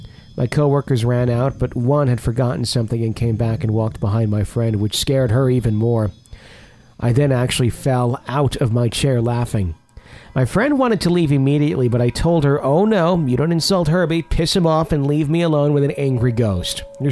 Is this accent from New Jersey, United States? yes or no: no; Fairfax, Virginia, United States; My story, however, takes place in my hometown in Fairfax, Virginia, in a movie theater I worked at for several years.